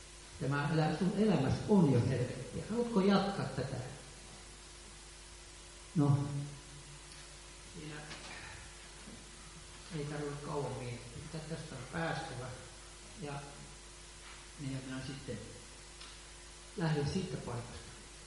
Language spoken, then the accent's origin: Finnish; Oulu, North Ostrobothnia, Finland; also born or lived in Sweden; now in Tampere, Finland; Olen Oulusta kotoisin ja uskovaisten kodista. Vanhemmat tuli aktiivisia Oulun vapaaseurakunnassa ja siellä tuli käytyä ihan pikkupojasta.